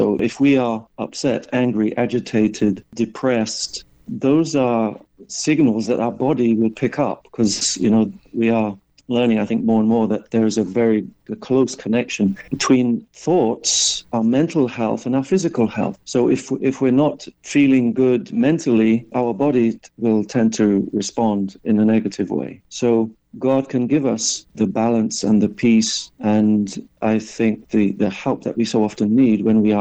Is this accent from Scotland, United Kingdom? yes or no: no; Reading, South East England, United Kingdom; Well, I was born and raised in England, Reading, Berkshire